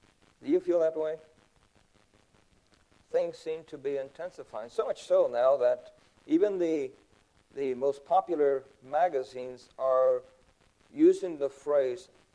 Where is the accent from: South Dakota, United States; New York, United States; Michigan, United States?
New York, United States; New York City; I grew up in New York City, and I used to go to the Twin Towers.